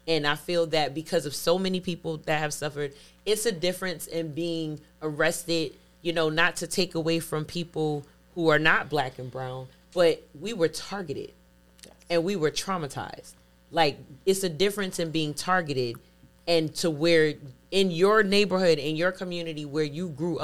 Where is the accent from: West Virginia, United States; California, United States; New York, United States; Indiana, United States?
New York, United States; Brooklyn; I'm from Brooklyn, so I remember like the paddy wagons going through the projects, just rounding up the same people every single weekend.